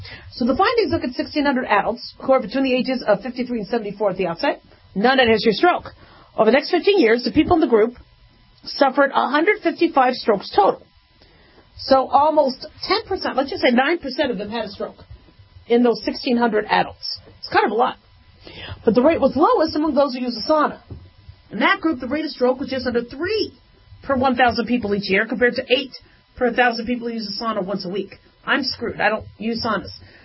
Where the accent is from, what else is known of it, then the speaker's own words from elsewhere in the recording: Phoenix, Arizona, United States; also born or lived in Las Vegas / Los Angeles; I mean, growing up in Phoenix and Vegas... And L.A.